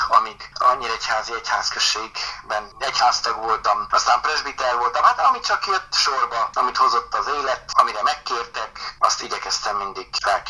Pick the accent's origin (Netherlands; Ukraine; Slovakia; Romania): Ukraine; Uzhhorod, Zakarpattia Oblast; moved away as an adult; now in Hungary; Ungváron születtem, szürteközségben nőttem fel, nevelkedtem. A középiskolai tanulmányaimat is ott végeztem végig magyar nyelven, általános és középiskolát egyaránt.